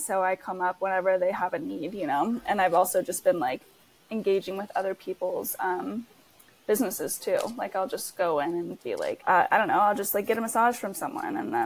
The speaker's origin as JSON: {"language": "English", "region": "Florida", "country": "United States", "lives_now": "Seattle, United States", "said": "because I'm not from Seattle, I'm from Florida, and I've only lived here for 3 years."}